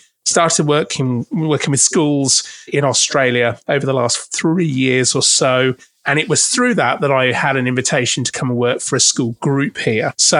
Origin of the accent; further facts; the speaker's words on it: England, United Kingdom; now in Melbourne, Australia; Yeah, so I was born and brought up in the Midlands of England